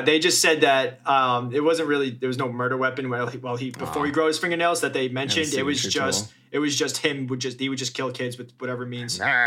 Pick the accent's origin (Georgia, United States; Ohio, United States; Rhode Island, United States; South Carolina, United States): Rhode Island, United States; Woonsocket; in the town I grew up in Woonsocket, super French Canadian town. I'm like 100% French Canadian.